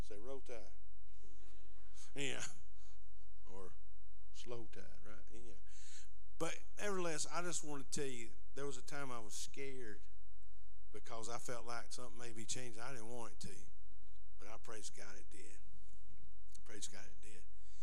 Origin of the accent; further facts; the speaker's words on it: Heflin, Alabama, United States; growing up in Heflin, I knew what small town life was about.